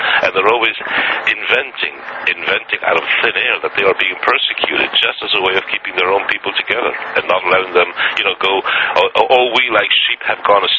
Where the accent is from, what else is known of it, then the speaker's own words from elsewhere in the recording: United States; Yes, I was brought up in America